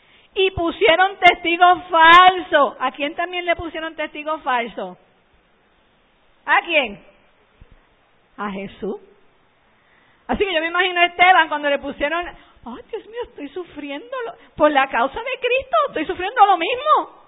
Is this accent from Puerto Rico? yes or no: yes; Puerto Rico; Eso es como nosotros puertorriqueños le llamamos